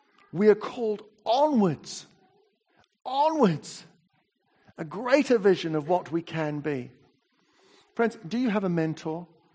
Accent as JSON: {"language": "English", "country": "New Zealand", "accent": "English", "said": "As you know, I speak with a bit of an English accent. I'm a Kiwi."}